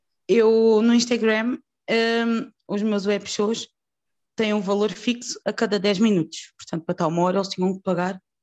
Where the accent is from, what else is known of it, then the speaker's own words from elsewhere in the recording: Ericeira, Lisbon, Portugal; also born or lived in Santarém; eu na altura estava a viver na Ericeira, porque eu saí de Santarém e fui para a minha terra, fui para a Ericeira.